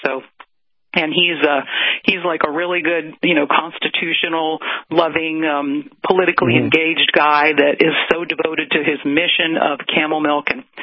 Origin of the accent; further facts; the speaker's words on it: Virginia, United States; now in Los Angeles, United States; even for L.A., you know, area, we're known for our health kind of things, even though I'm from Virginia